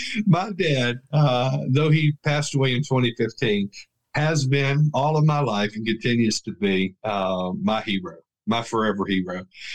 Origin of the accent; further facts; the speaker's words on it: Louisiana, United States; I grew up in Louisiana. My parents lived there.